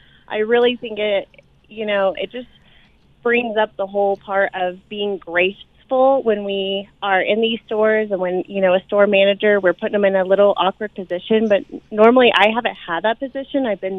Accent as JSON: {"language": "English", "region": "Indiana", "country": "United States", "also_born_or_lived": "Colorado", "said": "But, you know, I'm from the Midwest. And so in the Midwest, people are very compliant."}